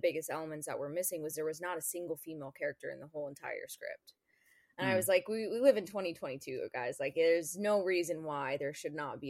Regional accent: New Jersey, United States; now in California, United States; did theater in New York and New Jersey because I grew up in Jersey. And then I moved out to California and went to college out here.

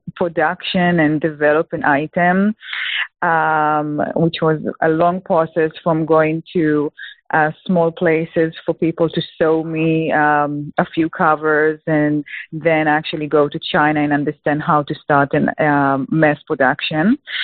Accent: Israel; English is a second language; moved away as an adult; now in Texas, United States; So I'm originally from Israel. As you can hear, I do not have a Texas accent. And I came to the USA for my husband a few years ago.

